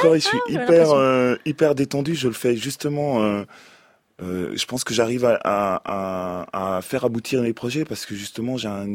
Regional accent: DR Congo; c'était le pire prénom qui puisse exister en tant que Congolais

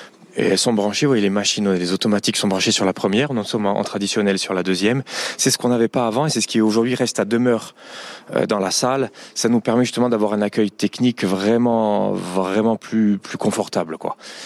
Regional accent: Ajaccio, Corsica, France; Ben oui, comme tout Ajaccien, on a tous connu l'Empire, on y a tous au moins un souvenir important.

